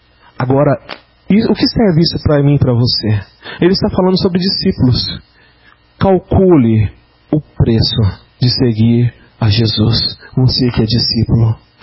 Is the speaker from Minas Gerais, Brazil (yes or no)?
no; Itanhaém, São Paulo, Brazil; born there; E em Itanhaém, onde eu nasci, havia uma edificação que caiu agora